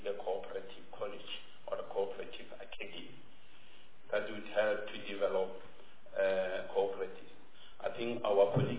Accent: Makapanstad, North West, South Africa; I'm coming from Northwest in a rural community called Makapanstad, under Chief Makapan.

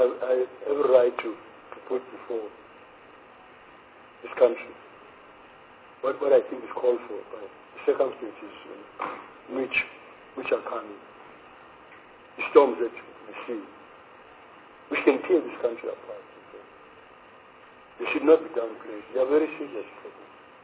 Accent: South Africa; For me, as a South African citizen, not as IFP member, it's something that I feel insults me as a citizen

